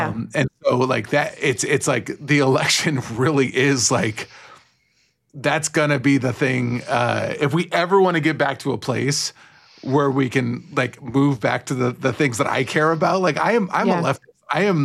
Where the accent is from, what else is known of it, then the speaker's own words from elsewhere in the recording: California, United States; I, as a Californian, right, who has a good job and makes good money